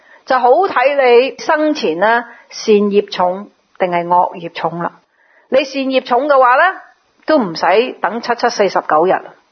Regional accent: Guangdong, China; 我们广东人有句说话呢就叫做话积阴德啊。

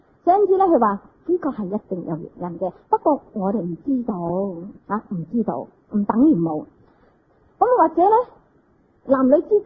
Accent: Singapore; now in Hong Kong; 因为我从新加坡嚟到呢度呢个行为

